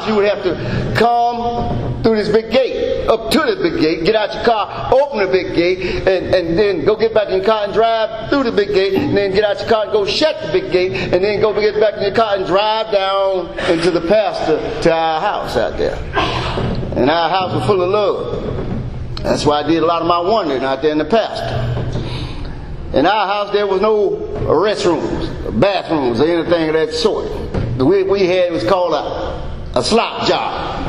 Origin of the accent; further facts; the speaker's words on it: Little Rock, Arkansas, United States; also born or lived in Los Angeles; So anyway, growing up in Little Rock, Arkansas, South Central LA, Little Rock, Arkansas. It was pretty decent.